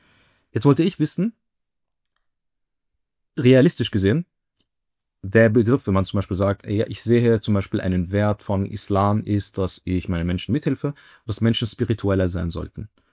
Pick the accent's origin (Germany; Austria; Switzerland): Austria; ich möchte als Muslim öffentlich auftreten, aber auch gleichzeitig als Österreicher